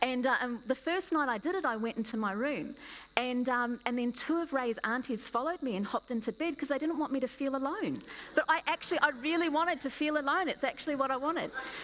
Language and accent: English; Australia; moved away as an adult; now in New Zealand; I'm from Australia originally. I've lived here for 25 years.